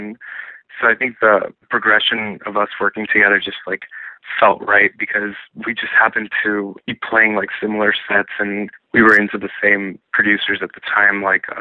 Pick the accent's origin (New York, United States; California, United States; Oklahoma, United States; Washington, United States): California, United States; Duarte; also born or lived in Arcadia; the party scene where I grew up in Duarte and then moved to Arcadia, which is like really close to Pasadena in the San Gabriel Valley, which is like LA County, but it's like a suburb